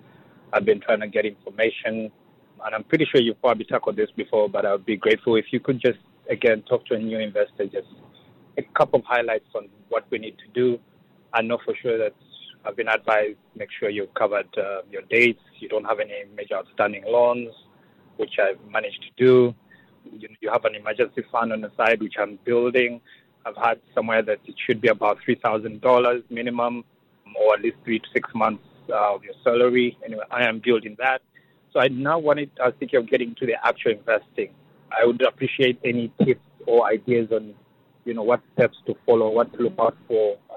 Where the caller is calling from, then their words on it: Massachusetts, United States; I'm calling from Massachusetts.